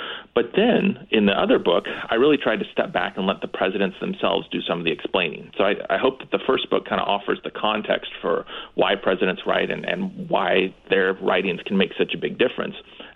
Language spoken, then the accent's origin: English; Dillsboro, Indiana, United States; now in Bloomington, United States; I am from a small town called Dillsboro, Indiana, in the southern part of Indiana.